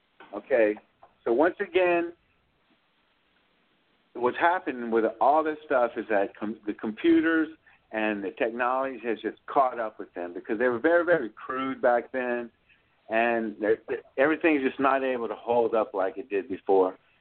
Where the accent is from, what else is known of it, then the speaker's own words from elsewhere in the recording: Louisiana, United States; I'm a Cajun from South Louisiana